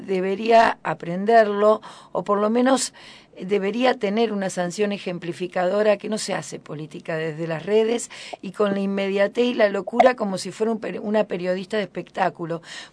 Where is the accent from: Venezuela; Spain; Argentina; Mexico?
Argentina; como argentinos.